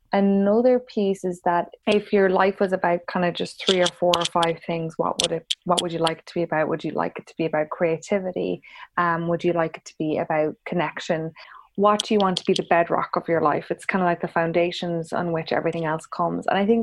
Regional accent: Ireland; like that even if both of us leave Ireland or whatever, we'd always have that Irish within us.

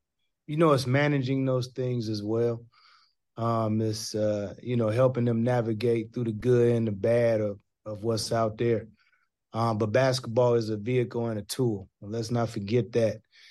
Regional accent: Portland, Oregon, United States; when I was a young kid growing up in Portland, Oregon

